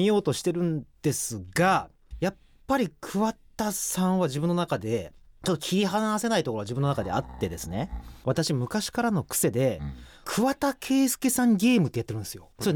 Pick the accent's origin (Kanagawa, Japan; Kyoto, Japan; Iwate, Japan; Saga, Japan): Saga, Japan; 僕佐賀県出身なんですが、